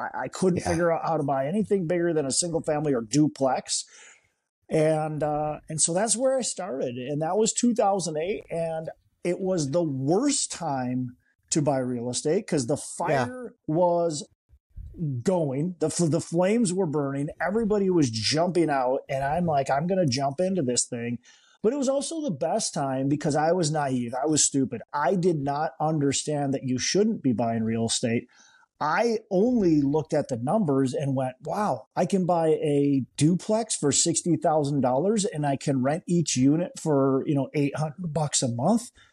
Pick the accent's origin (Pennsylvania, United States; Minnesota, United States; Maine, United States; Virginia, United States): Minnesota, United States; So, I'm born and raised in the Midwest, Minnesota. A guy, Twin Cities guy.